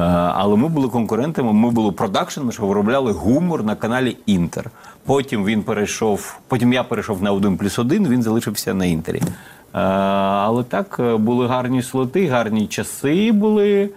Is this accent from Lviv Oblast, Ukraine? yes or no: yes; Lviv, Lviv Oblast, Ukraine; А сам я зі Львова, звичайно.